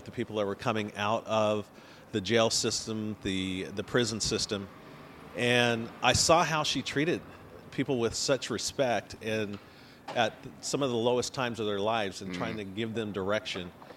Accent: Tuskegee, Alabama, United States; I come by way of Tuskegee, Alabama.

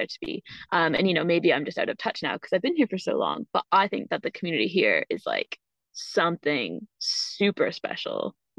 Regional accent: Ontario, Canada; now in United Kingdom; because I'm from Ontario, so I feel and maybe I just didn't get into cycling enough when I was living there, and I still love where I'm from

